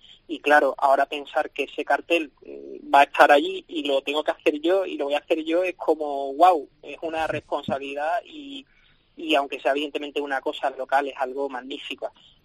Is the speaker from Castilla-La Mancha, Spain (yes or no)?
no; Seville, Andalusia, Spain; mi deber como sevillano es cantar la Semana Santa en el cartel.